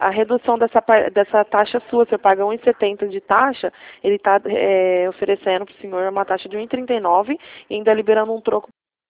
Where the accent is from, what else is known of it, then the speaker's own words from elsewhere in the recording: Ribeirão Preto, São Paulo, Brazil; eu sou de Ribeirão Preto.